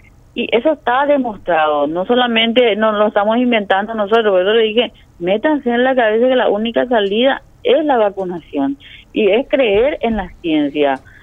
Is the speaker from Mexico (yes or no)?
no; Paraguay; somos especiales los paraguayos